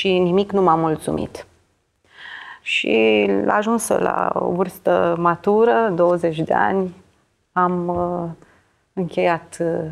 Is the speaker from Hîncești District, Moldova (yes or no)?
no; Călărași, Călărași District, Moldova; Născut în Călăraș, m-am întors în Călăraș, locuiesc și trăiesc în Călăraș.